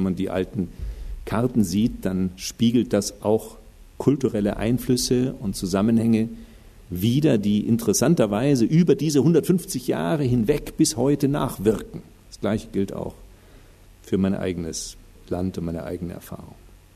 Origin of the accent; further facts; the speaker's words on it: Munich, Bavaria, Germany; Ich bin aus Bayern, bin gebürtiger Münchner, sogar väterlicherseits in der dritten Generation.